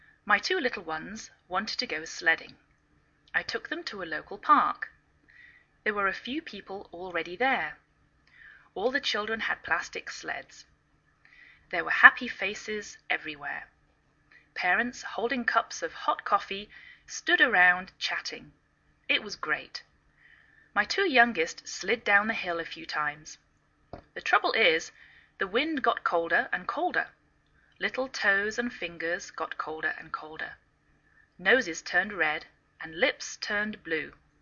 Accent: England, United Kingdom; now in United States

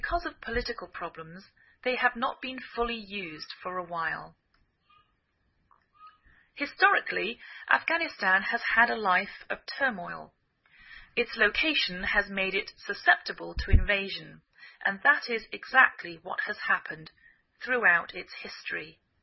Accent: England, United Kingdom; now in United States

